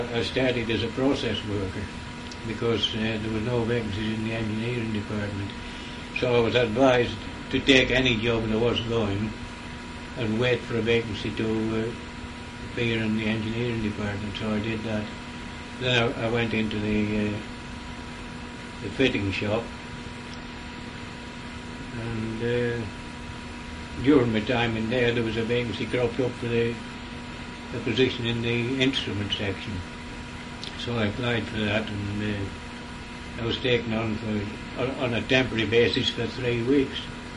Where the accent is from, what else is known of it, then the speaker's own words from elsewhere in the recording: Dalton, North West England, United Kingdom; born there; I was born in Dalton.